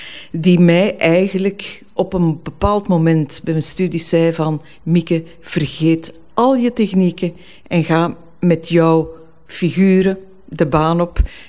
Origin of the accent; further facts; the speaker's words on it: Willebroek, Antwerp, Belgium; Ik ben uit Willebroek. De brug van Willebroek, de befaamde brug van Willebroek. En daar heb ik mijn jeugd doorgebracht.